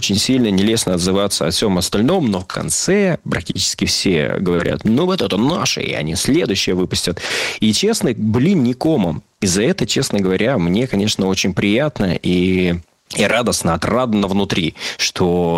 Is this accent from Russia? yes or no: no; Northern Kazakhstan, Kazakhstan; Я из Северного Казахстана.